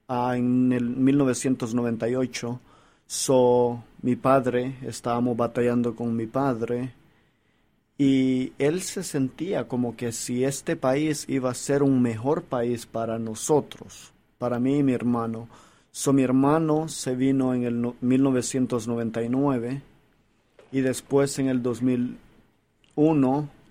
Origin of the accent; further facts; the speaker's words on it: El Salvador; now in United States; Yo en verdad soy salvadoreño, pero al mismo tiempo soy americano, porque he estado viviendo un poco más de tiempo en este país de lo que viví en El Salvador.